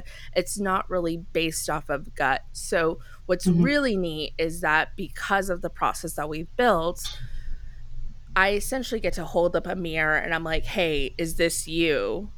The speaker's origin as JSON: {"language": "English", "country": "Mexico", "tie": "born or raised there", "said": "because I grew up in Mexico, when I was 10, I had to take the TOEFL exam"}